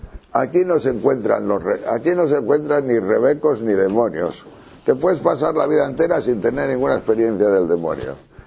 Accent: León, Castile and León, Spain; el ejemplo de los rebecos de mi tierra de León. Que yo caminaba por los picos de Europa de León hace muchos años.

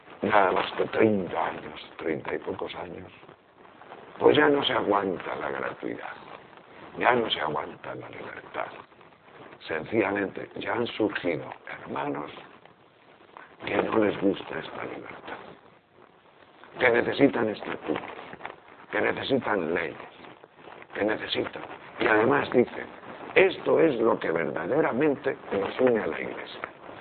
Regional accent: Tejerina, Castile and León, Spain; ponían en tejerina, en mi pueblo, lo que se llama el urmiento.

